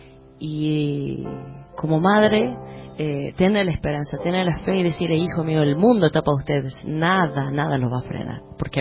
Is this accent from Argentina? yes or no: yes; La Rioja, Argentina; me quitó la cercanía física de mi mamá, de mi papá, de los cerros, de mis alumnos en la costa riojana, en el profesorado de arte, de mis libros en mi biblioteca, porque tenía una biblioteca a cargo en La Rioja, en el profesorado